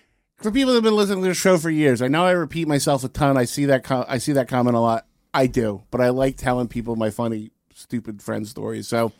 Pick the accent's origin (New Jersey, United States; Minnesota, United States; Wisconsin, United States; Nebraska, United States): New Jersey, United States